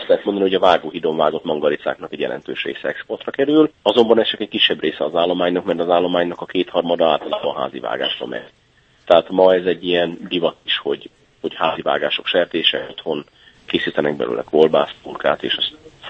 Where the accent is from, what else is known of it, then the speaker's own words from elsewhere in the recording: Debrecen, Hajdú-Bihar, Hungary; én is debreceni vagyok